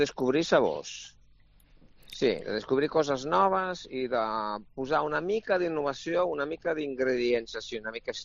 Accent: Italy; Soc italià

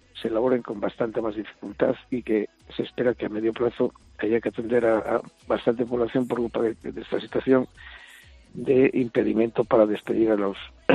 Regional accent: Asturias, Spain; Nosotros que somos de Asturias

